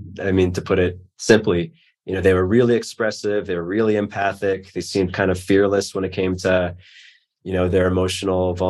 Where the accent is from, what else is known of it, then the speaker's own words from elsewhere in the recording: New York, United States; But growing up in New York, I just was not used to that.